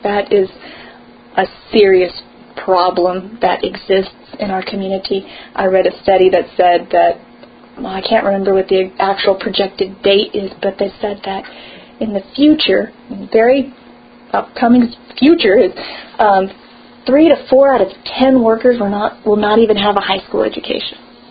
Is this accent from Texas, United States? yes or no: yes; Pecan Park, Texas, United States; And this was growing up in Pecan Park in the East End.